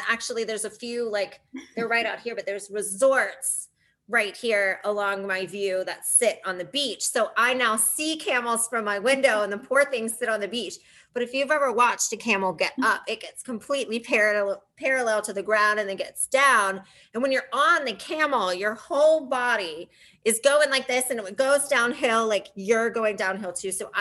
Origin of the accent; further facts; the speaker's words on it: Staunton, Virginia, United States; also born or lived in Morocco; So I'm from Stanton, Virginia, and my parents still live there and that kind of thing.